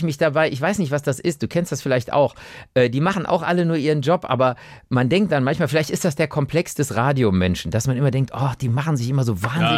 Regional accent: Cologne, North Rhine-Westphalia, Germany; Da rollen sich mir als Kölner wirklich

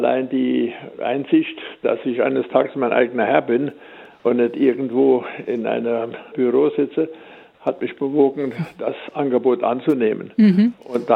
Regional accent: Idar-Oberstein, Rhineland-Palatinate, Germany; Und ich stamme aus Oberstein, das heißt, mein Vater, mein älterer Bruder, hatten eine große Firma mit Metallwaren

